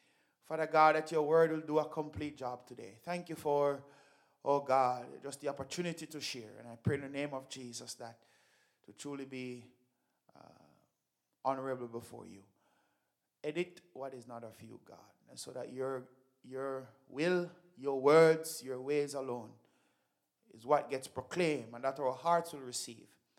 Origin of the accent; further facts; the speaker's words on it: Jamaica; There is this notion that I grew up hearing in Jamaica